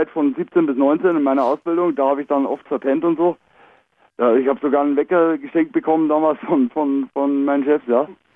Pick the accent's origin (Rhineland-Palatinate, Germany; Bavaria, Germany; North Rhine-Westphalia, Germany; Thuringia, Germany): Bavaria, Germany; Bei uns gibt es jetzt auch